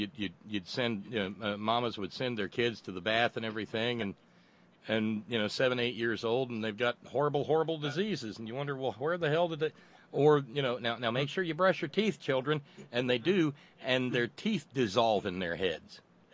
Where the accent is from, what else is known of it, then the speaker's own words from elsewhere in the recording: Appalachia, United States; I mean, as an Appalachian, I'm pretty jaded, Clarity.